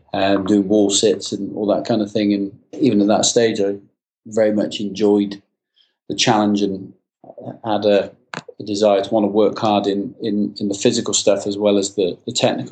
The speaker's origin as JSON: {"language": "English", "town": "Gloucester", "region": "South West England", "country": "United Kingdom", "tie": "born or raised there", "said": "Gloucester Rugby, which is the local professional team in my hometown."}